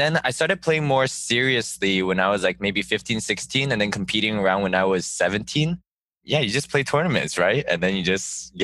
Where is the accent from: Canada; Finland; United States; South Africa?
Canada; Vancouver, British Columbia; So I grew up in Vancouver, Canada. Been here most of my life, yeah.